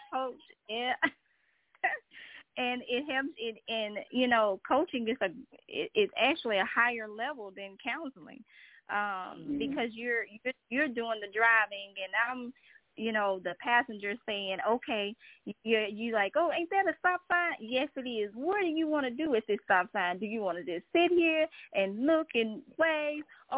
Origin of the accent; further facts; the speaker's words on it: Mississippi, United States; now in Virginia, United States; But I'm originally from Mississippi.